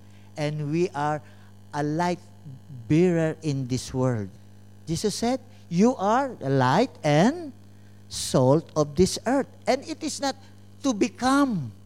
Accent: Calabarzon, Philippines; now in United Kingdom; I am from the Philippines in the province of Cavite

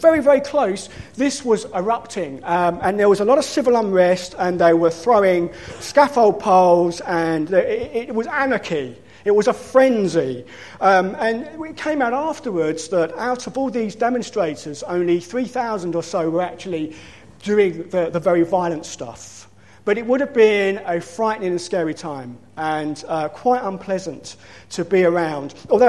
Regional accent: Slade Green, London, United Kingdom; And I would commute from my hometown in Slade Green and go up to Charing Cross Station, and there I'd get the tube.

